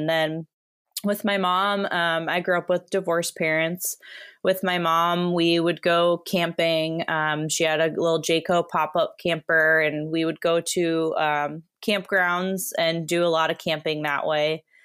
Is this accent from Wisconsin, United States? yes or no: yes; Wisconsin, United States; also born or lived in Arizona; now in Oregon, United States; I've been here since 2013, but grew up in Wisconsin and didn't really get into hiking till I went to college in Arizona.